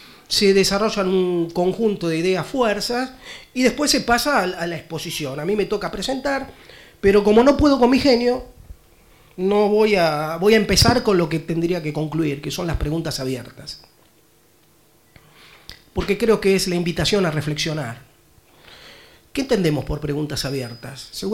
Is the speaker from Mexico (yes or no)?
no; Buenos Aires, Argentina; now in La Matanza, Argentina; yo soy del barrio de Mataderos, nací ahí, hoy trabajo, vivo en La Matanza